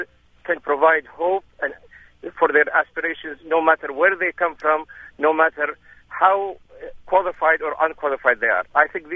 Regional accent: Baghdad, Baghdad Governorate, Iraq; now in United States; I come from Baghdad, Iraq, where I had my initial medical training.

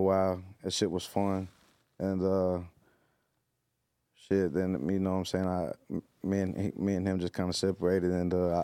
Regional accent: Bay City, Texas, United States; I'm from Bay City, Texas.

